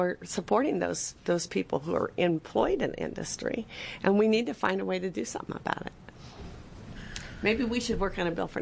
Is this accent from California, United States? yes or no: yes; California, United States; I am from California.